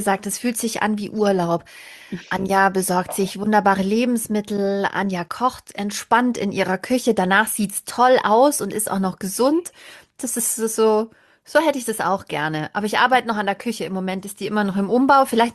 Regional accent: Bavaria, Germany; born there; gebürtige Bayerin.

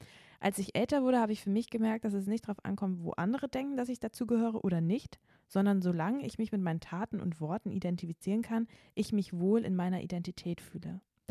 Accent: Northern Germany, Germany; da wo ich herkomme aus dem Norden, also frühere BRD

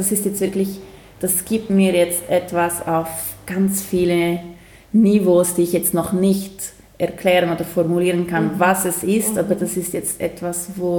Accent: Ticino, Switzerland; also ich bin ja hier im Tessin aufgewachsen und ich bin wirklich schon so in einem Dörfchen mit Natur

